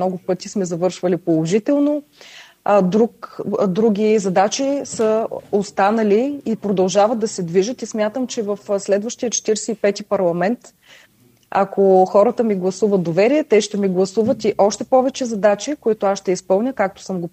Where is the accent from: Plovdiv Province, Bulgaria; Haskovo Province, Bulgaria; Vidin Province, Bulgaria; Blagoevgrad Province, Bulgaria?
Plovdiv Province, Bulgaria; Plovdiv; Огромен интерес и в моя роден град Пловдив, и в цялата страна.